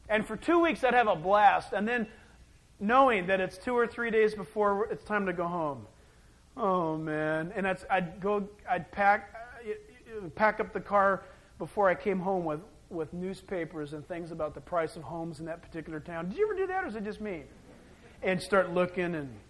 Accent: San Diego, California, United States; I was born and raised in San Diego

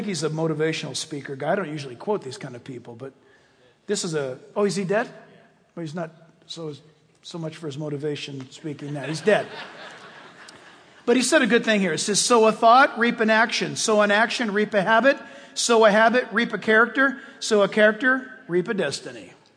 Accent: California, United States; born or raised there

